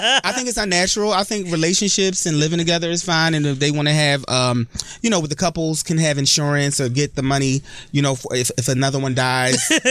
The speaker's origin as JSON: {"language": "English", "town": "Philadelphia", "region": "Pennsylvania", "country": "United States", "said": "I was new from Philly. And Philly people are very standoffish. We're not Joe. We don't talk to people we don't know. Joe in Philly means we don't talk to people we don't know."}